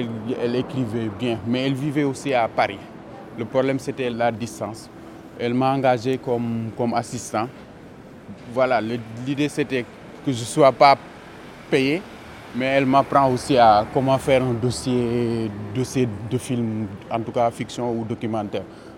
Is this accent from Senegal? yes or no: yes; Pikine, Dakar, Senegal; moi je viens de la banlieue de Dakar, Pikine c'est la banlieue de Dakar, et moi je viens de Guinaoura, qui est la banlieue de Pikine.